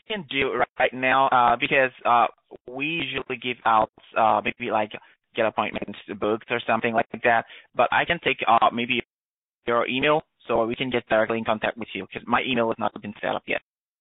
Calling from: United Kingdom; Okay, from here in the UK. I'm calling.

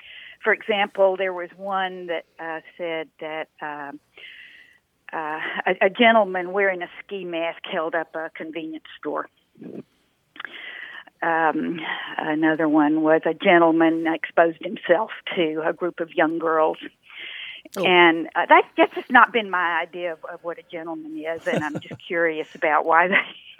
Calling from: Richmond, Virginia, United States; Richmond, Virginia.

